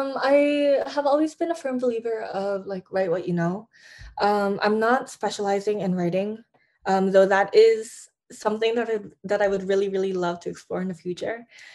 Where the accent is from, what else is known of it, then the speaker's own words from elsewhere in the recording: Philippines; And like my own habits that I see at home and that I've seen growing up in the Philippines.